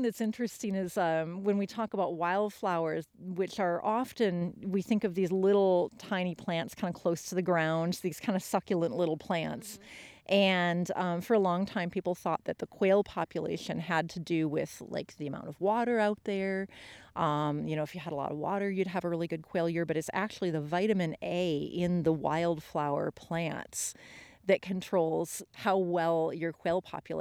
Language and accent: English; Minnesota, United States; moved away as an adult; I moved here 20 years ago from Minnesota